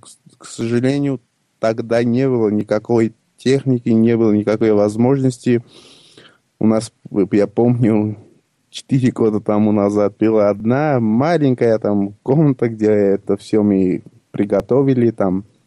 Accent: Armenia; я из Армении

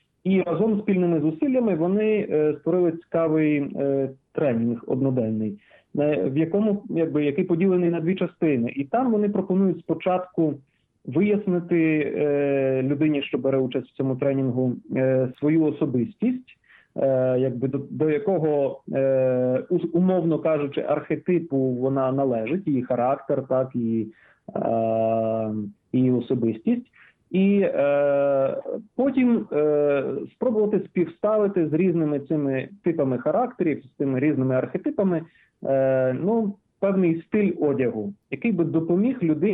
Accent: Kharkiv, Kharkiv Oblast, Ukraine; Я, наприклад, сам походжу з Харкова

